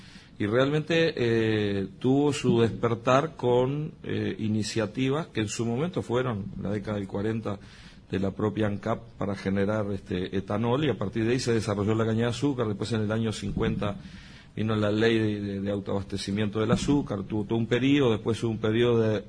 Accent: Montevideo, Uruguay; moved away as an adult; also born or lived in Bella Unión; now in Salto, Uruguay; yo soy de Montevideo, pero me fui a trabajar allá, llegué a mi familia, mis hijos se educaron en Bella Unión, los dos menores nacieron en Bella Unión, y después nos fuimos a Salto

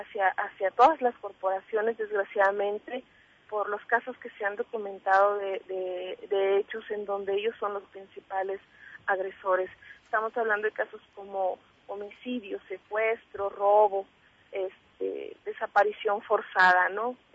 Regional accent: Ciudad Juárez, Chihuahua, Mexico; also born or lived in Veracruz; No, yo soy hija de migrantes. Nosotros venimos de Veracruz hacia Ciudad Juárez cuando yo tenía meses de nacida. Toda mi vida la he vivido aquí. Pero soy nacida en Veracruz.

